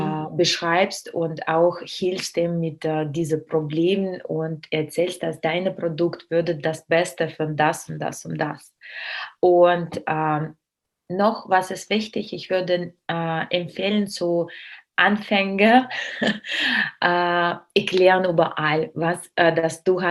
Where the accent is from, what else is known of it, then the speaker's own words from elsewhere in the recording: Russia; German is a second language; ich bin Russin